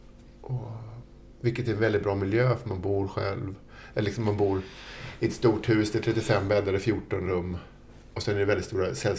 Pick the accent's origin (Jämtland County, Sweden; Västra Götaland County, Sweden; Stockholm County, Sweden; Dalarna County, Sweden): Stockholm County, Sweden; Upplands Väsby; Jag är uppväxt i Upplands Väsby. Utanför Stockholm.